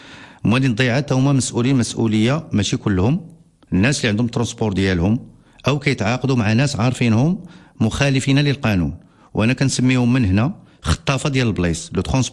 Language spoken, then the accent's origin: Arabic; Morocco; حنا راه مغاربه